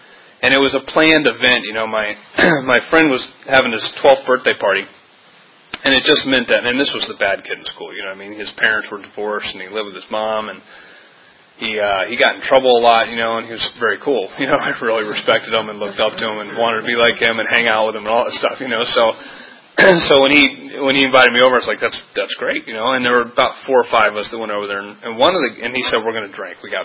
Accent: Atlanta, Georgia, United States; also born or lived in Virginia; I was born in Virginia, but I grew up in Atlanta, and I remember going out and playing.

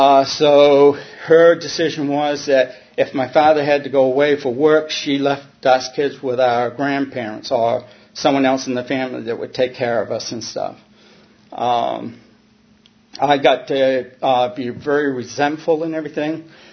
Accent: Hancock, Maine, United States; I am an alcoholic. I am originally from Hancock, Maine, which is right on the mainland of Bar Harbor. Bar Harbor was my stomping grounds along with Bangor.

